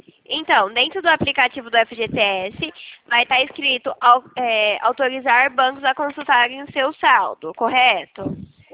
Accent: Nova Odessa, São Paulo, Brazil; Eu sou de Nova Odessa.

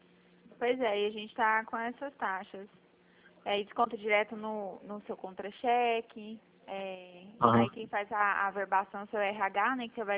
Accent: Goiânia, Goiás, Brazil; Eu sou aqui de Goiânia

